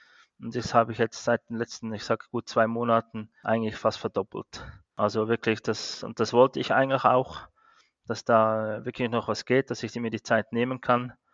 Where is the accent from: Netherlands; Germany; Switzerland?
Switzerland; Cham, Zug; Also das ist bei mir, wo ich aufgewachsen bin, in Cham, Kanton Zug, an der Langacker Straße 5.